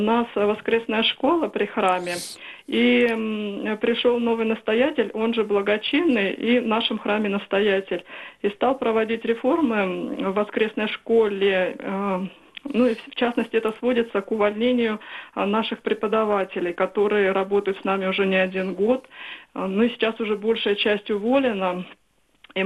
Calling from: Moscow, Russia; я из Москвы.

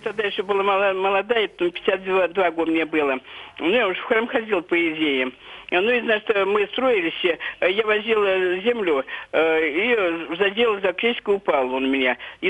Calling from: Tolyatti, Samara Oblast, Russia; я из Тольятти.

